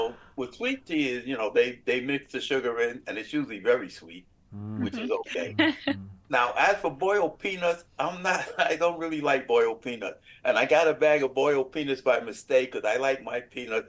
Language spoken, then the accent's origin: English; Bronx, New York, United States; So part of growing up in the South Bronx, you learn to drink, you learn to curse, and you learn to fight.